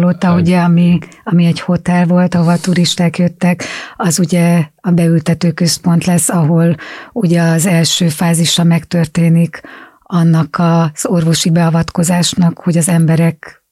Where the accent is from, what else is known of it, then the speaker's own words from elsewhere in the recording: Hungary; mi magyarok vagyunk, Magyarországon élünk, ezt kell használnunk